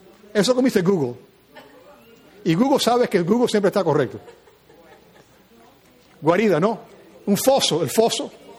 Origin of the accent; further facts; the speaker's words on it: New Jersey, United States; Y yo me metía en peleas donde yo fui criado, en New Jersey.